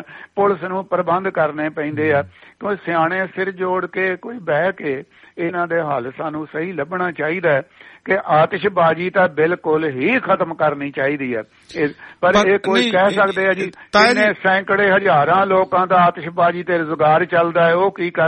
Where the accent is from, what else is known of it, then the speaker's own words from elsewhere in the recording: Punjab, India; ਸਾਡਾ ਪਿੰਡ ਜਿਹੜਾ ਆ ਉਹ ਅੰਮ੍ਰਿਤਸਰ ਜ਼ਿਲ੍ਹੇ 'ਚ ਹੈ